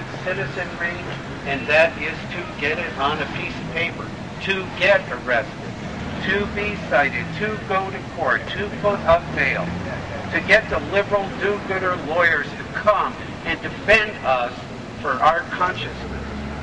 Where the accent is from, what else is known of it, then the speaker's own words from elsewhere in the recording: Cleveland, Ohio, United States; now in Montpelier, United States; I am age 54, and I am Jewish, and I am from Cleveland, Ohio, living in Montpelier.